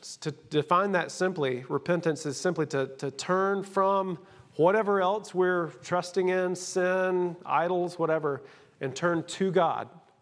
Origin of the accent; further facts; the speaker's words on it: Georgia, United States; and I grew up in Rabun County. I mean, I grew up in places where people don't go